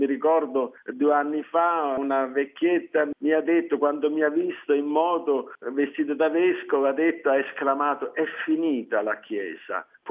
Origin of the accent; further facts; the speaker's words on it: West Kalimantan, Indonesia; Italian is a second language; Io provengo dalla diocesi di Sangao nel Borneo occidentale